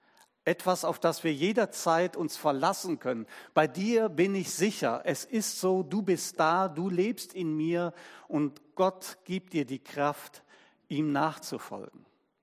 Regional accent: Cologne, North Rhine-Westphalia, Germany; born there; Ich bin ja in Köln geboren.

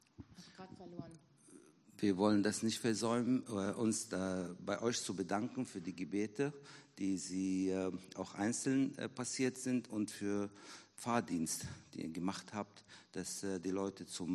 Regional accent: Iraq; German is a second language; ich komme aus Irak.

